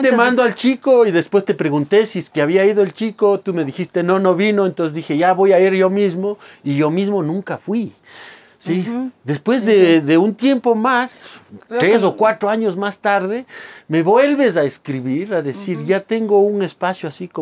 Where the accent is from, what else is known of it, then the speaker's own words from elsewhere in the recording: Ibarra, Imbabura, Ecuador; Chuta, creo que soy más caranqueño que nadie, les digo. O sea, y si no conocen Caranqui, averigüen dónde es.